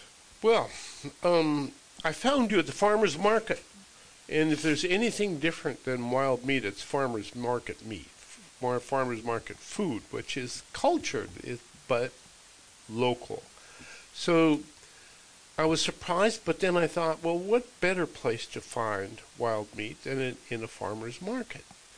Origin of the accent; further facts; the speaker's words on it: Montana, United States; your host for this hour of What's Eating What. Folks, as a baby boomer growing up in Montana's Big Sky, I ate a lot of wild meat.